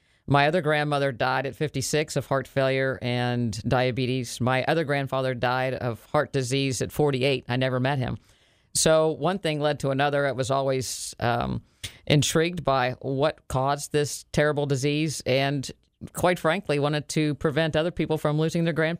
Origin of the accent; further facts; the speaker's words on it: Morgantown, West Virginia, United States; Yes, I grew up in Morgantown, West Virginia.